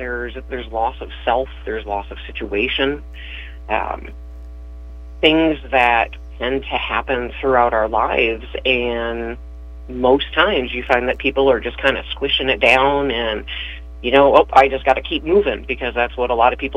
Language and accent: English; Michigan, United States; moved away as an adult; also born or lived in Texas; I spent the last 10-11 years down there working at the VA. I'm originally from Michigan, so I'm originally a northerner.